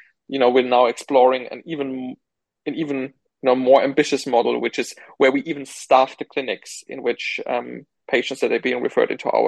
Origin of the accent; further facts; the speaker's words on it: Germany; where I grew up in Germany